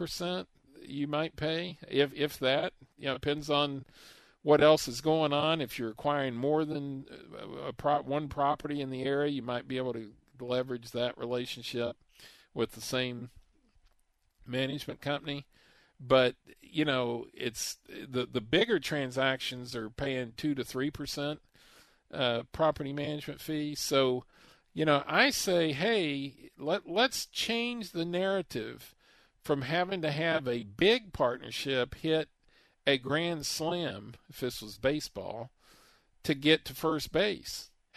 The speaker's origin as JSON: {"language": "English", "region": "Texas", "country": "United States", "said": "if I'm not, I'm from Texas, so I can say it that way."}